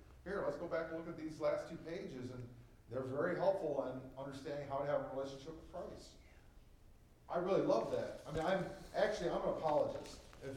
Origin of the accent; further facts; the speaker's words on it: Rockford, Illinois, United States; Well, I'm from Rockford. She's from Rockford. And we're in Kirkland.